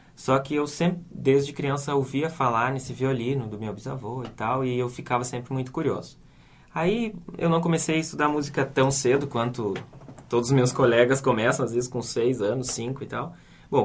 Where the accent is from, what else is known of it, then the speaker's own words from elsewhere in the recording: Erechim, Rio Grande do Sul, Brazil; now in Porto Alegre, Brazil; apesar de não ter cantado muito em coral na minha juventude, assim, lá em Erechim, só depois dos 20 anos, quando vim para Porto Alegre